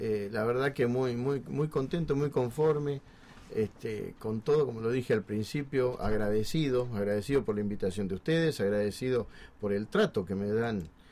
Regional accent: Buenos Aires Province, Argentina; a mí me recuerda mucho mi pueblo, en la provincia de Buenos Aires.

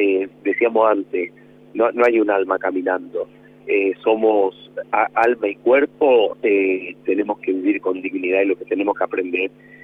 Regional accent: Málaga, Andalusia, Spain; born there; En Málaga, en el sur de España.

